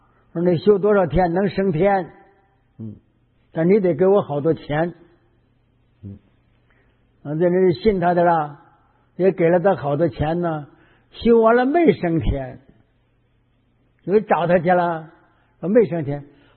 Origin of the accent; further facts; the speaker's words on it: Heilongjiang, China; born there; 我感觉我到我们黑龙江，这是我出生地